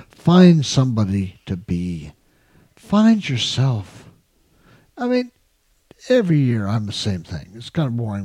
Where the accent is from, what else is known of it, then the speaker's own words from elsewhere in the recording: New Mexico, United States; moved away; When I came to California the first time, back in 1988, we came from New Mexico, which is a very poor state and really a tough environment.